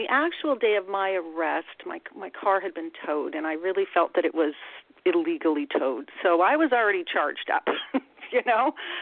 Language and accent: English; Canada; now in United States; as a Canadian citizen operating in the U.S. under an investor visa